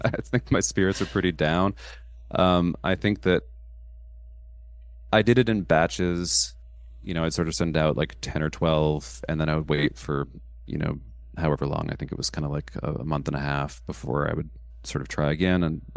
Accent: Canada; so I'm Canadian, or I'm a dual citizen, I'm Canadian American, but I live here in Canada.

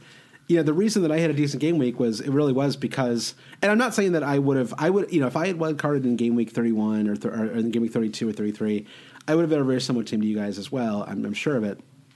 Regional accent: Prague, Czechia; I'm from Prague, so I say

